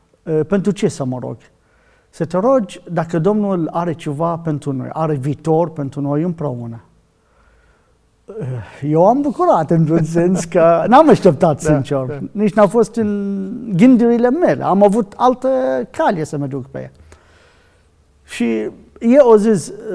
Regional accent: Iraq; Romanian is a second language; now in Romania; eu sunt din Irak

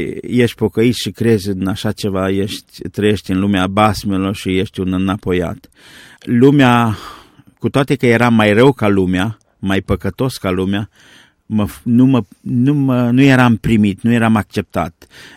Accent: Romania; moved away; În anii 1969, după ce am plecat din România, am fost în Italia. Aproape 8 luni am stat în lagăr în Italia. Vreo 6 luni am stat la Napoli

